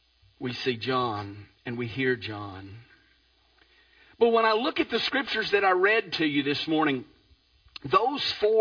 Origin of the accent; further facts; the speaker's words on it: Piedmont, Alabama, United States; I remember as a kid growing up in Piedmont, Alabama, that there was a spot out on the bypass there in Piedmont